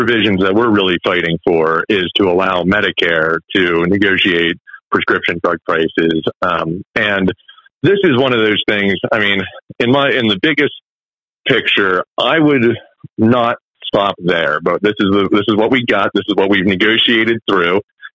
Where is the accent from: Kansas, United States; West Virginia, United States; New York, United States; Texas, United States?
West Virginia, United States; Wheeling; also born or lived in Washington D.C.; now in Jefferson County, United States; I'm from Wheeling, West Virginia. I moved to Jefferson County a few years ago after working in D.C. and living in D.C. for about a decade.